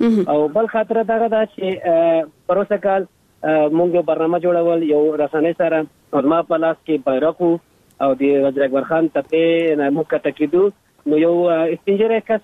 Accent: Afghanistan; زه د افغانستان سیک یم

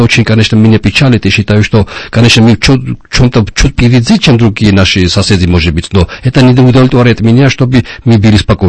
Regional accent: Georgia; Но мы, грузины, очень, как и армяне, азербайджанцы, я уверен в этом, мы очень щепетильно

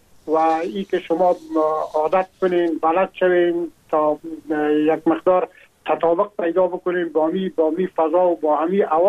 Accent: Afghanistan; now in France; ما هم در جمع امو مردمایی بودم که از افغانستان بر آمدم و تقریبا این 3 سال میشه که ما در فرانسه زندگی میکنم

